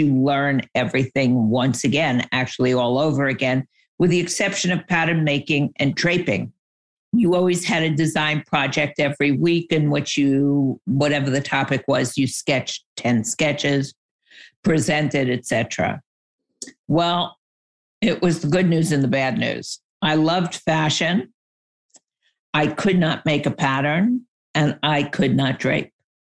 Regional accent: New York, United States; I grew up in New York and my dad was in the fashion industry.

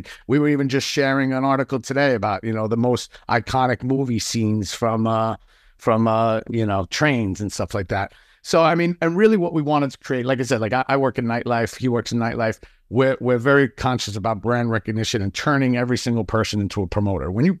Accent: Queens, New York, United States; I mean, if you grew up in New York, I mean, I grew up in Queens, so did Giancarlo.

